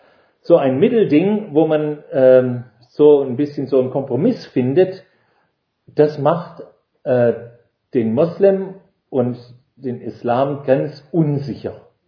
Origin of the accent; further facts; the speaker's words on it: Ontario, Canada; now in Germany; In meiner Heimat in Kanada, in Ontario, in der Provinz Ontario